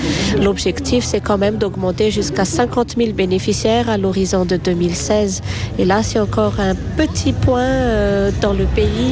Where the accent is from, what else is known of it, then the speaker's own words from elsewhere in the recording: Antananarivo, Analamanga, Madagascar; Oui, moi je viens de Tana